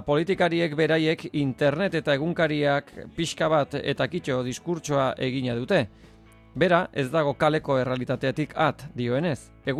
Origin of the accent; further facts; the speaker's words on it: Spain; Beti bilatu izan dut Espainian bakea egotea, eta ni espainiarra naiz.